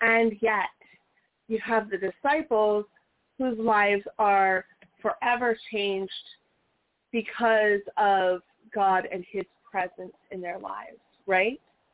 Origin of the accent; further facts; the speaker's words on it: Las Vegas, Nevada, United States; You grew up in Las Vegas. I grew up in Las Vegas.